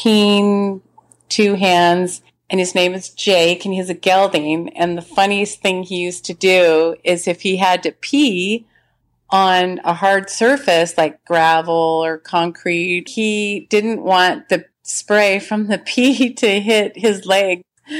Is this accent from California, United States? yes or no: no; Sammamish, Washington, United States; I'm from Sammamish, Washington.